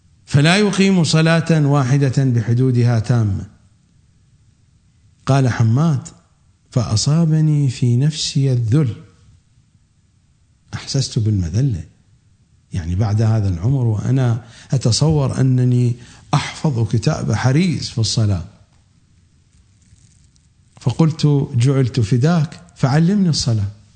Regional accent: Iraq; accent: Iraqi; كما نقول نحن في لهجتنا العراقية، ما يخالف

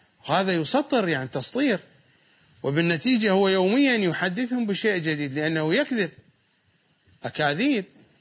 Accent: Iraq; هناك عندنا في العراق ألفاظ كثيرة في اللهجة الدارجة ليس لها أصل عربي

